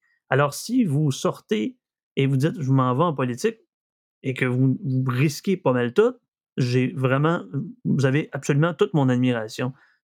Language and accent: French; Saguenay, Quebec, Canada; J'ai 77 ans, puis je viens du Saguenay.